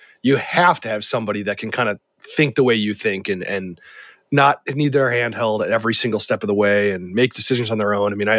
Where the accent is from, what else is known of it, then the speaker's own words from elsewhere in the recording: Cleveland, Ohio, United States; now in Los Angeles, United States; Yeah, well, no, I'm from Cleveland